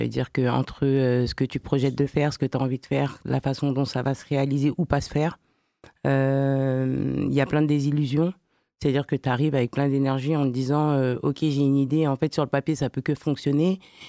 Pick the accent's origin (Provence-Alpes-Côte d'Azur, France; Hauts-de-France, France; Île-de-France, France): Île-de-France, France; Sevran; Nous, on est originaire de Sevran, donc on a grandi dans une Villepinte, Sevran et Tremblay. Donc moi, j'habitais à Villepinte